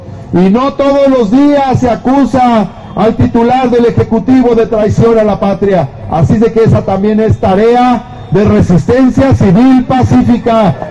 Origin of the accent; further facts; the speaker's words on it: Mexico; de nuestra identidad, de nuestro orgullo, de nuestra fortaleza como mexicanos.